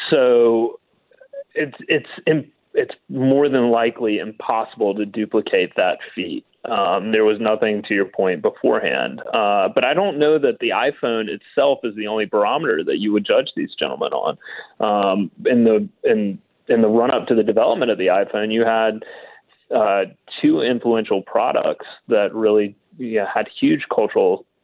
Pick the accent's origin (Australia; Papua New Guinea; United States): United States; the South; because I'm also a Southerner as well